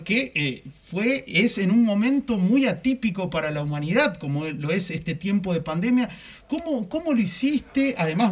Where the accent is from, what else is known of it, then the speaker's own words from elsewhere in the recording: Argentina; para mí como argentino